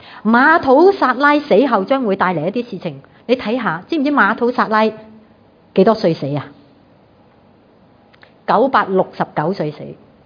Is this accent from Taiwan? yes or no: no; China; 就好像我们中国人，我们有一些观念的，我们有一些价值观是什么呢？